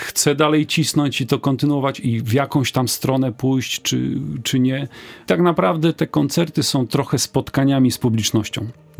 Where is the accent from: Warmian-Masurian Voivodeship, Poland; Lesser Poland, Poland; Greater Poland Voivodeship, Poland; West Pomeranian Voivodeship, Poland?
West Pomeranian Voivodeship, Poland; Szczecin; poza mną, który jestem ze Szczecina, to są poznaniaki i okolice.